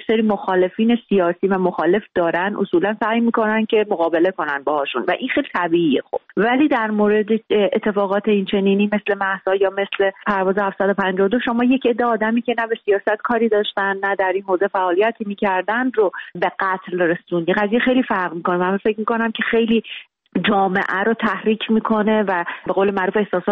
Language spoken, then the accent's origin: Persian; Iran; moved away; بیرون از ایران هستم، ولی من داخل ایرانم همیشه تند نوشتم، بازخواست شدم و اصلا علت مهاجرتم هم همین تند بودن و قلم تند و تیز و زبان تند و تیز بود.